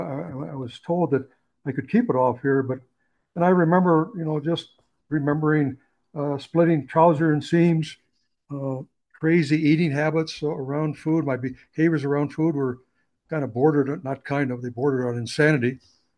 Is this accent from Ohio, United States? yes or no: yes; Avon Lake, Ohio, United States; My first meeting was in my hometown of Avon Lake, Ohio.